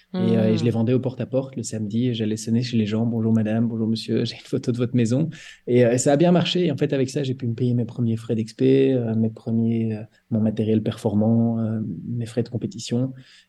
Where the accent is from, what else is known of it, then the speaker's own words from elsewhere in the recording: Belgium; je suis belge